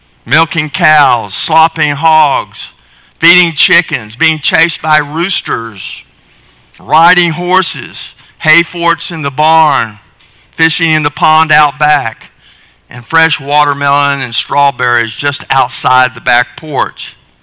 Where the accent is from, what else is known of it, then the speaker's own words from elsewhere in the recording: Oklahoma City, Oklahoma, United States; Well, as a young boy growing up in Oklahoma City, one of my favorite things we did as a family was to go and visit my granddaddy at his farm in the hills of Arkansas